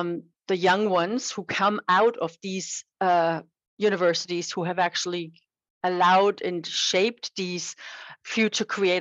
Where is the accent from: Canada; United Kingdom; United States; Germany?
Germany; English is a second language; which of course my accent gives away. I'm from Germany.